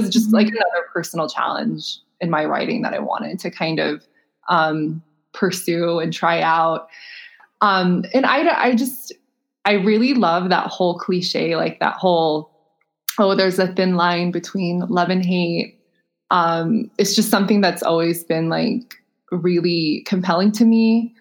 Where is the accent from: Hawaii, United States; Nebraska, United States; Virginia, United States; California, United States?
Nebraska, United States; And like I grew up in Nebraska, so that was easy to pull from for me.